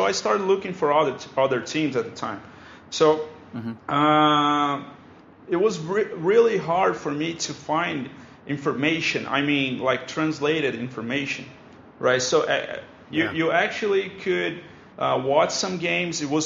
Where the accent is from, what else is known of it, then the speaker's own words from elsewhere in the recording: Brazil; I'm from Brazil.